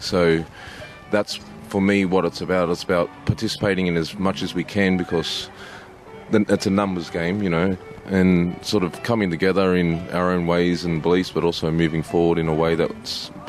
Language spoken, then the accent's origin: English; New South Wales, Australia; also born or lived in Queensland; I come from the Gamilaroi Menindaangi tribes of northwest New South Wales and southwest Queensland.